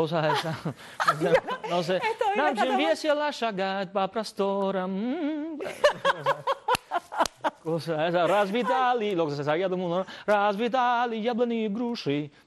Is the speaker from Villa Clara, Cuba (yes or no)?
yes; Santa Clara, Villa Clara, Cuba; O sea, era, yo hablaba el español, pero no sabía ni leer ni escribir. Y tenía que empezar 5º grado, además. Había terminado tercero, yo soy de Santa Clara.